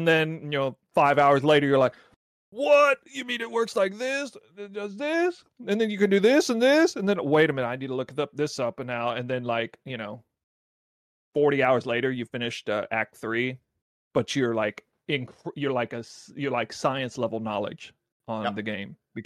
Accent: Midwest, United States; now in Japan; I'm from the Midwest. Yeah. I moved to Japan.

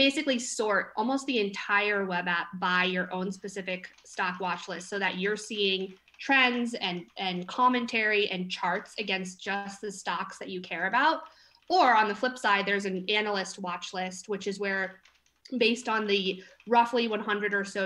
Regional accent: Connecticut, United States; I'm on the East Coast. I'm from Connecticut.

